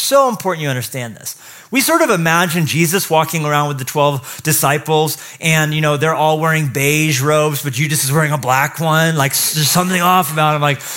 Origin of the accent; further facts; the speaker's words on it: Colorado, United States; And I grew up in Colorado too